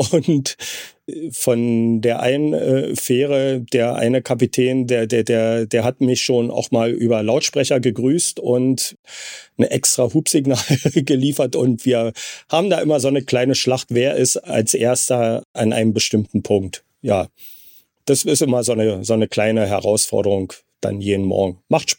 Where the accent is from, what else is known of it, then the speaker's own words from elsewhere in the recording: Berlin, Germany; also born or lived in Wismar; now in Kiel, Germany; Ich bin zwar gebürtig in Wismar, aber seit 1965 habe ich in Berlin gewohnt, in Ostberlin, und bin da groß geworden und wohne jetzt seit einem Dreivierteljahr aus persönlichen Gründen in Kiel